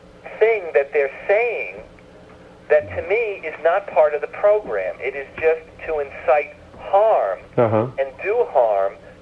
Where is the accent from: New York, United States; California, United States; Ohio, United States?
New York, United States; New York City; I grew up in New York City.